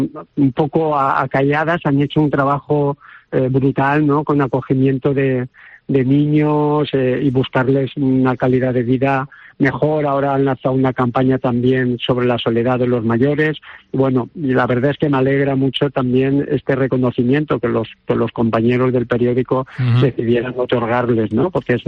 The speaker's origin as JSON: {"language": "Spanish", "region": "Valencian Community", "country": "Spain", "said": "Como valenciana"}